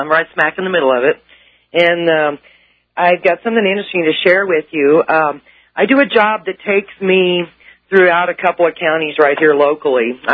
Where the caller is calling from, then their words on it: Colorado Springs, Colorado, United States; Colorado Springs.